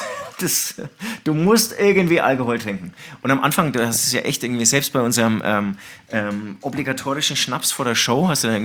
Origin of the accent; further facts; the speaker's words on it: Herzogenaurach, Bavaria, Germany; ich bin ja in Herzogenaurach aufgewachsen